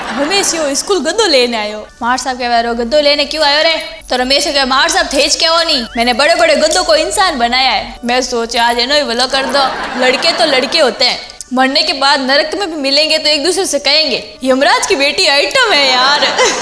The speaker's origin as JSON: {"language": "Hindi", "region": "Rajasthan", "country": "India", "said": "मैं मारवाड़ी लोग खाना खाने को पहले हाथ धोना जरूरी नहीं समझा"}